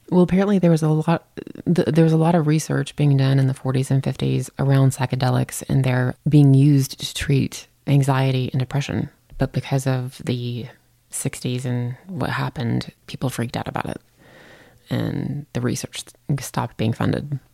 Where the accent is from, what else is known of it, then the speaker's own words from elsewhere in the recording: the South, United States; Oh God, I'm from the South.